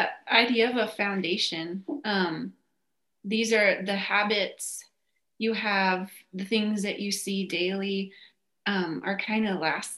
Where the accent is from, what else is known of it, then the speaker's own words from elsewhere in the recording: Spain; I grew up actually in Spain. My parents were missionaries, church planters.